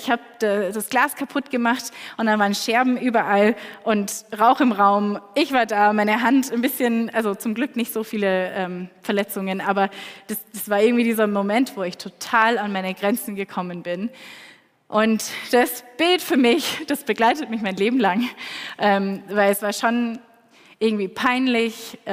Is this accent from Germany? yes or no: no; United States; also born or lived in Austria; ich bin in Österreich geboren, aber in den USA groß geworden, habe 12 Jahre in den USA gelebt, meine Eltern wohnen noch immer dort.